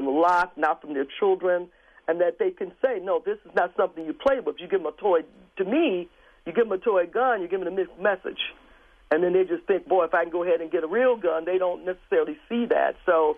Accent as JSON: {"language": "English", "town": "Milwaukee", "region": "Wisconsin", "country": "United States", "tie": "born or raised there", "said": "I'm born and raised in Milwaukee"}